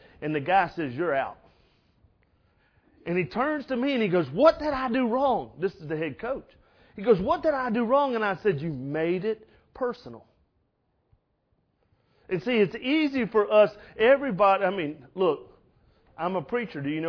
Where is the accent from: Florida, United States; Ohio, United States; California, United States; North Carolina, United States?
Florida, United States; I am kind of fair-skinned, and I grew up in Florida, and I'm old enough to have grown up in Florida prior to the time I ever had sunblock.